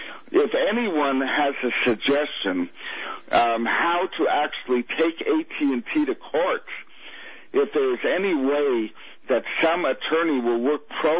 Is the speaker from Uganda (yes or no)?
no; Israel; now in United States; You know, I came from Israel where I left because it was getting... very dangerous for me. It was getting hairy there. And I come to the United States